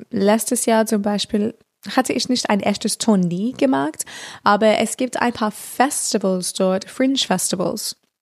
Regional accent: Australia; German is a second language; Und in Australien, das ist einfachste in meiner Heimat, weil dann sage ich, oh, ich bin eine europäische Künstlerin, aber ich komme aus hier.

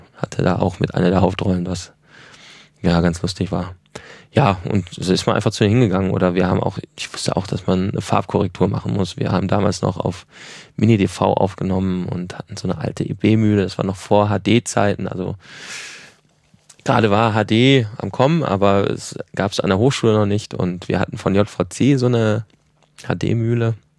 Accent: North Rhine-Westphalia, Germany; ich komme aus dem Ruhrgebiet

